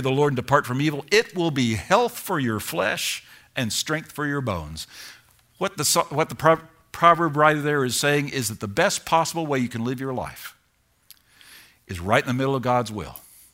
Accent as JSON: {"language": "English", "region": "Kentucky", "country": "United States", "lives_now": "Georgia, United States", "said": "So I came from Kentucky to Georgia."}